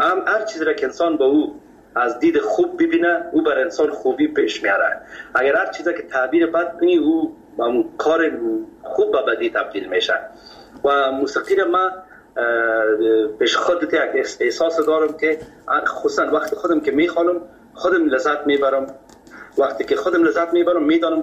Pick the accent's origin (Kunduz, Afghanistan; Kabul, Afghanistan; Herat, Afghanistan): Kabul, Afghanistan